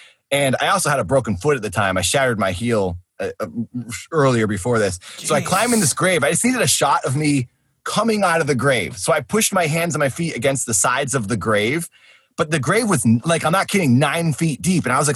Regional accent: Milford, Massachusetts, United States; I grew up in Massachusetts. My mom and dad are still there. My older brother's still there. And Milford, Massachusetts is a town that my parents lived in.

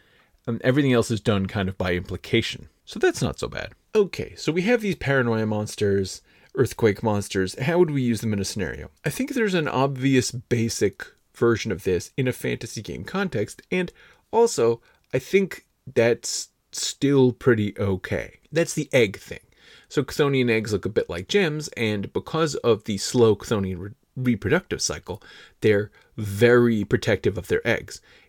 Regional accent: California, United States; As many of you know, I grew up in California, and that means I've been in some earthquakes

